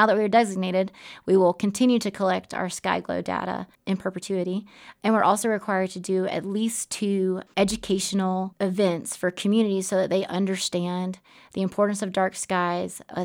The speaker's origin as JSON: {"language": "English", "region": "Southeast", "country": "United States", "tie": "born or raised there", "said": "So I grew up in the Southeast, and I had never experienced this kind of darkness."}